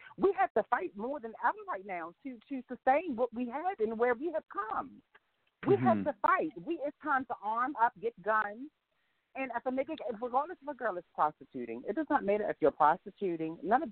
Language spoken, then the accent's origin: English; Baltimore, Maryland, United States; now in California, United States; I live in California. I'm from Baltimore. And the rules in Baltimore are totally different than some of the other cities that I have lived in.